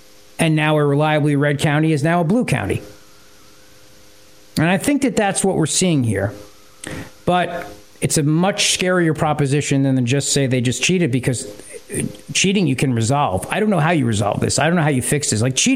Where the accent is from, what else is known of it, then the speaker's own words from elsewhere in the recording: New Jersey, United States; when I was growing up in New Jersey and all my years in New Jersey politics